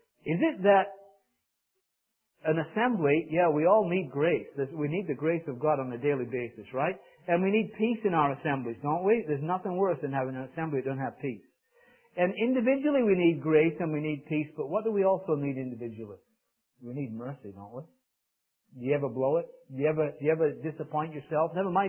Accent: England, United Kingdom; I'm from Northern England

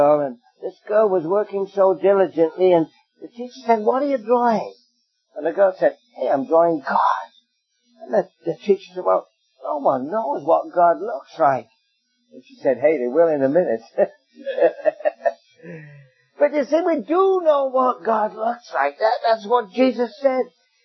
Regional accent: England, United Kingdom; now in Canada; He just went home to be with the Lord at 96 this summer in England. You know where I come from my accent.

